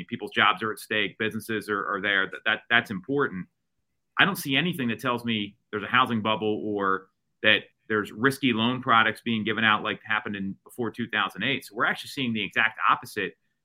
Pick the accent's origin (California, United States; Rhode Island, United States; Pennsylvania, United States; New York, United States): Pennsylvania, United States; Philadelphia; I'm from Philly.